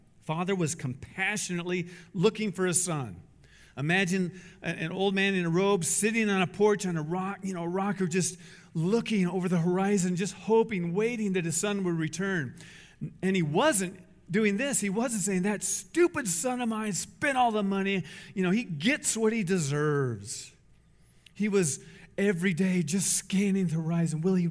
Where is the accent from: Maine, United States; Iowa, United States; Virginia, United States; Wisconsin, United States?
Iowa, United States; I'm from Iowa. I've been in lots of pig pens.